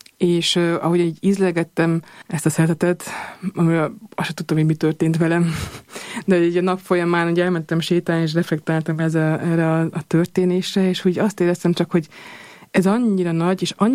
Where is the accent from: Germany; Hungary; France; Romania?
Germany; Munich, Bavaria; Münchenben, van egy nagyon erős, élő magyar közösség, a müncheni magyar közösség, és hát abban nőttem fel igazából, már két-három éves koromtól fogva, ahol jártam magyar iskolába